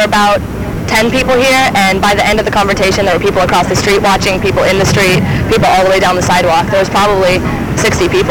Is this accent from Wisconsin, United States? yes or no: no; Colorado, United States; now in Santa Cruz, United States; I'm actually from Colorado, but I'm down here for now, I guess.